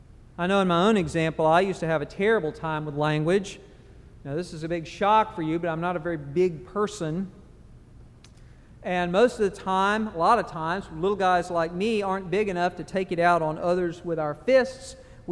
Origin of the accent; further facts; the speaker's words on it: Georgia, United States; Now, I grew up in South Georgia, and the particular area where I grew up, if you dug a well down far enough to get drinkable water, it would often taste like sulfur.